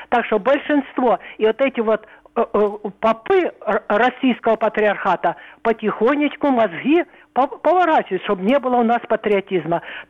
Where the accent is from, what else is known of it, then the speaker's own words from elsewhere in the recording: Kramatorsk, Donetsk Oblast, Ukraine; с Краматорска, Донбасс.